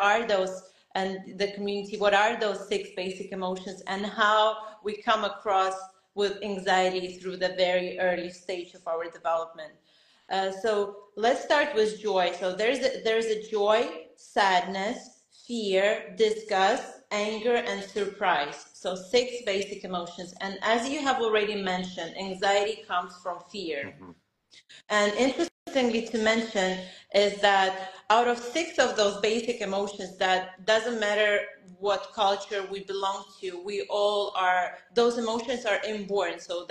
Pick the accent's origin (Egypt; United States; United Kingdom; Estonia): Estonia; now in Lithuania; I'm originally from Estonia, live in Lithuania.